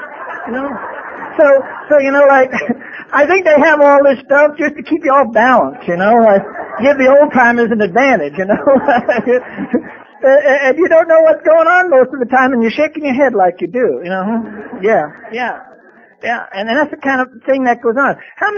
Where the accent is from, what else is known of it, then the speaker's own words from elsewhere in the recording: Brooklyn, New York, United States; you know, it was the same way I grew up in Brooklyn. And when I was living there, crime was organized.